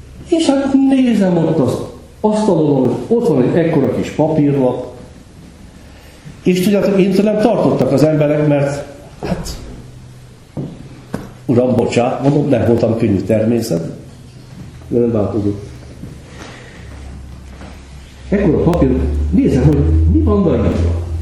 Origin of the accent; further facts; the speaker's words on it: Hungary; Van egy vád ellenem Budapesten. Magyar vagyok. Nem tudom, miért nem szégyellem. Nem tudom, miért vagyok büszke rá, de büszke vagyok